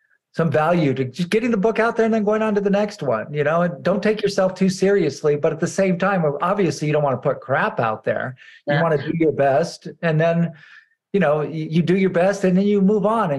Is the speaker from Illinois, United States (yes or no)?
no; Fresno, California, United States; She's a Chicana from here, from El Paso, and I'm from Fresno